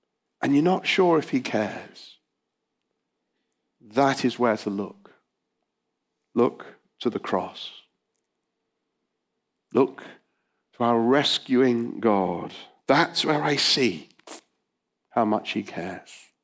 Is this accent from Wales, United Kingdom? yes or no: no; Bristol, South West England, United Kingdom; well, I'm from Bristol, I'm married to Claire, I'm the pastor of a church, I like fishing.